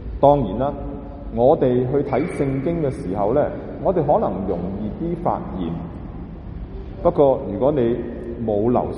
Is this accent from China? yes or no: yes; China; 因为我们中国人的讲法就是什么？